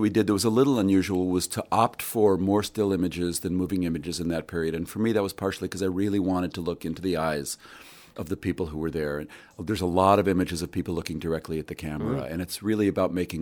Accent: Los Angeles, California, United States; I grew up in Los Angeles, but, you know, even as a kid, as an 11, 12-year-old, I knew about the Haight-Ashbury district and the hippies

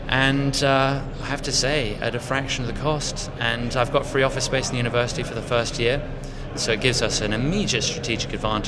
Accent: London, United Kingdom; I'm a Londoner born and bred and a serial entrepreneur.

